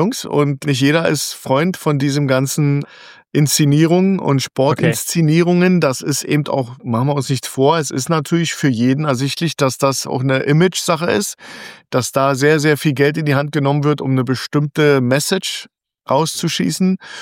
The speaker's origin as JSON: {"language": "German", "region": "Berlin", "country": "Germany", "said": "Also als Berliner muss man sagen"}